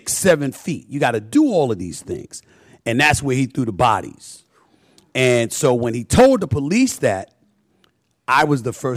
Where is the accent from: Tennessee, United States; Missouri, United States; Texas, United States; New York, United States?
New York, United States; Queens; I'm from Hollis, Queens.